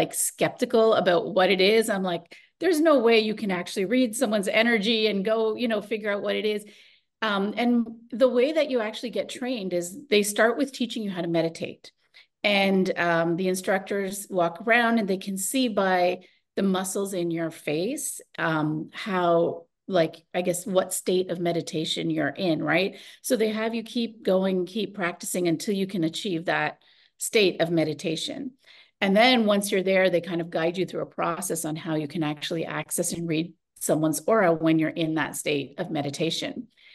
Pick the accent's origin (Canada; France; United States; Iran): Canada; I was living in India. I was living with my grandmother at the time. I'm from Canada, but I had gone back there to visit.